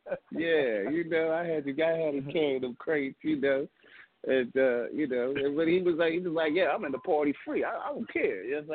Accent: Pennsylvania, United States; No, I'm from Pennsylvania, man.

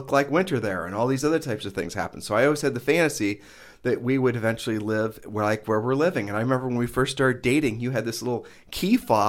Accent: Midwest, United States; I mean, we live in this island, and I know growing up in the Midwest

